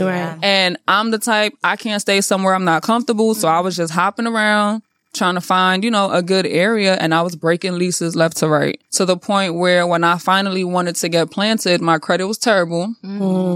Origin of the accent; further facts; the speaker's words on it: New York City, New York, United States; now in Atlanta, United States; I am from New York. So I'm a New Yorker. I'm from the Bronx. You know, New York raised me. Atlanta pays me.